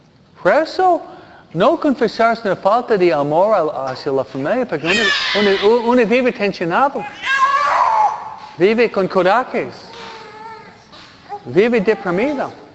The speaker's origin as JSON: {"language": "Spanish", "region": "New York", "country": "United States", "said": "Yo soy de Nueva Yorkino, más práctico."}